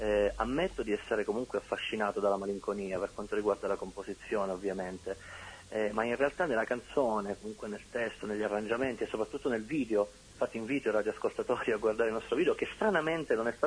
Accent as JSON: {"language": "Italian", "town": "Pescara", "region": "Abruzzo", "country": "Italy", "said": "noi siamo di Pescara, Abruzzo, ma attualmente siamo in tour in tutta Italia."}